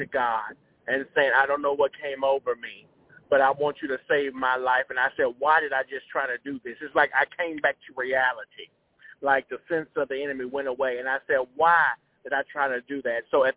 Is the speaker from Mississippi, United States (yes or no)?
yes; Gulfport, Mississippi, United States; I'm from Gulfport, Mississippi